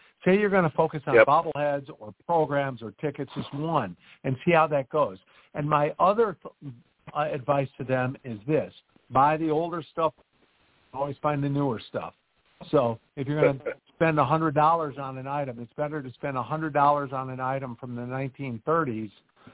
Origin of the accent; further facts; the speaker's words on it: Ann Arbor, Michigan, United States; now in Chelsea, United States; That's not my hometown. It's where I live now. Ann Arbor is my hometown.